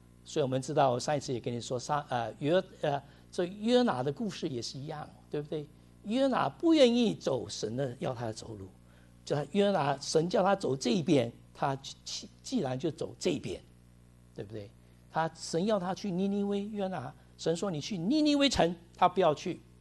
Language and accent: Chinese; United States; 这 stress level， 我们美国人说最大高潮的这个跟死亡一样的